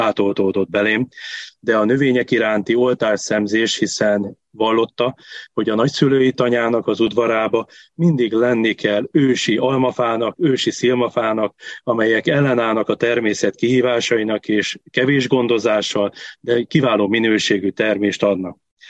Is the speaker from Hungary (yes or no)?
yes; Földeák, Csongrád-Csanád, Hungary; hiszen én Földeák községben nőttem fel, amely Csongrád-Csanád vármegyébe található